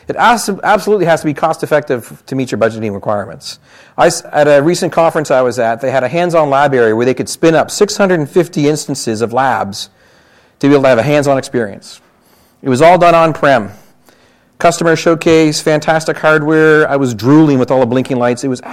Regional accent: Canada; now in United States; In case you can't tell from my accent, I'm Canadian, not American, Canadian. And I moved from Canada to the States

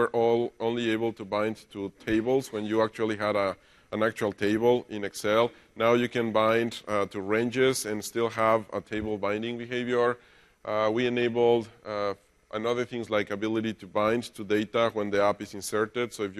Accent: Mexico; I'm from Mexico.

